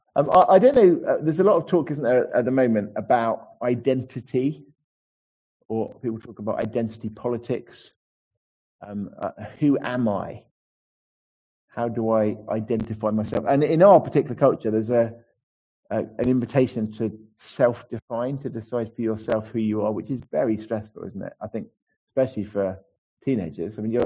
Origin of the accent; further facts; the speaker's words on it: United Kingdom; I am British, but I'm Christian and I'm a British Christian, as it happens.